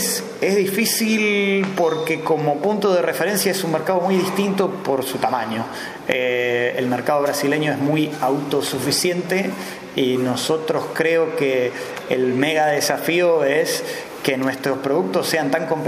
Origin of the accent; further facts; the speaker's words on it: Argentina; y digo nos, como por ahí, desde parado como argentino, nos cuesta pensar en que podemos diseñar el futuro